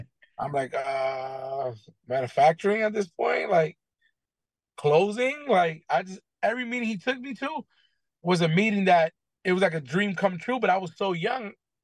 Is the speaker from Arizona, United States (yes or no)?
no; Bronx, New York, United States; So I'm coming from the Bronx. Whenever I went on vacation, it was Puerto Rico and Florida, and we were going to relatives' house.